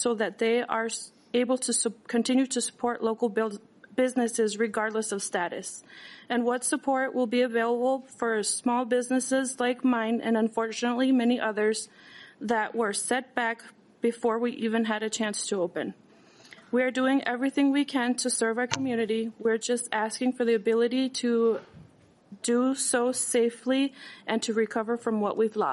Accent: New Ulm, Minnesota, United States; I was born in New Ulm, Minnesota, the only home I've ever known, and during this time I felt like an outsider in my own community.

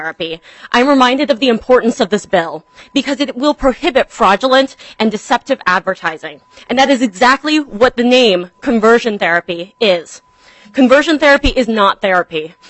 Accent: Minnesota, United States; I was born and raised in Minnesota. Mother's side, small-town farmers, and father's side, Hmong refugees.

